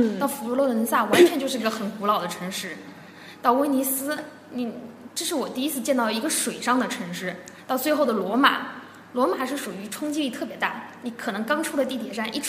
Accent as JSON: {"language": "Chinese", "country": "China", "said": "就会觉得那一种对于生活的一种享受是我们中国人现在可能正缺乏的。"}